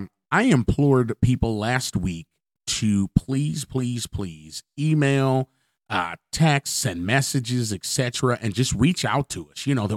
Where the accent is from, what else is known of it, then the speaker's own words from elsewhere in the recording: Chicago, Illinois, United States; As a Chicagoan, I'd like to also say that Portillo's will send your Chicago dogs, too.